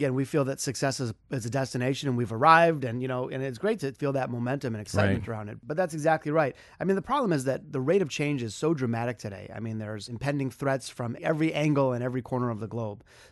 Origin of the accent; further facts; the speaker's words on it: Detroit, Michigan, United States; A good example is my hometown of Detroit, Michigan.